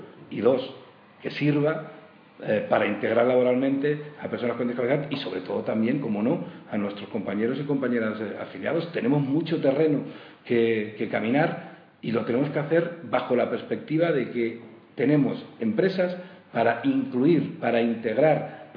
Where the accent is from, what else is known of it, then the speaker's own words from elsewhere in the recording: Cornellà de Llobregat, Catalonia, Spain; pues en mi pueblo, en Cornellá, no tiene nada, es solamente, o seguramente lo que tiene son maravillosos recuerdos de pasar uno de ser niño a ser hombre